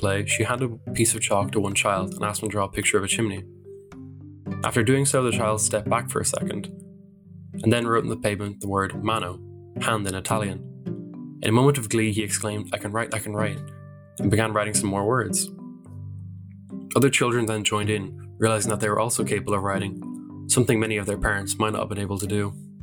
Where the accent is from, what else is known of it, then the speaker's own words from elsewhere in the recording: Ireland; from countries like Germany, Australia, India, the US, parts of Africa, and my home country, Ireland.